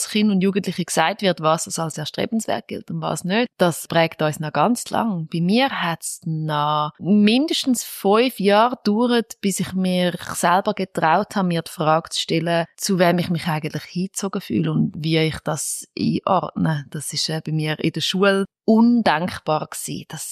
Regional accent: Schaffhausen, Switzerland; accent: Schaffhausen dialect; Ich habe zum Beispiel meinen Schaffhauser Dialekt ein bisschen verloren und traue dem immer noch hinterher.

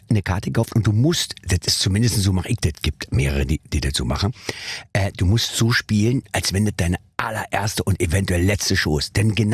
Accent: Germany; wir sind Deutscher, wir sind Ausländer, in Spanien halt.

